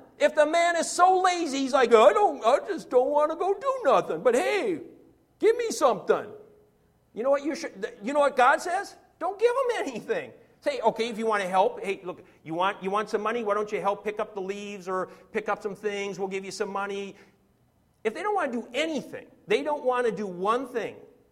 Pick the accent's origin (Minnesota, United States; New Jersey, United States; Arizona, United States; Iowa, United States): Minnesota, United States; it was called the Protestant work ethic or the Midwestern work ethic, because I grew up in Minnesota